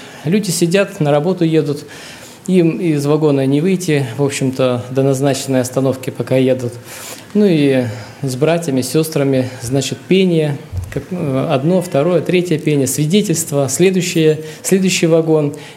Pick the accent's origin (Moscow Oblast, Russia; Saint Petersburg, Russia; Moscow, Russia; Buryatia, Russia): Saint Petersburg, Russia; я из Санкт-Петербурга приехал первый раз здесь, в Сибирском объединении.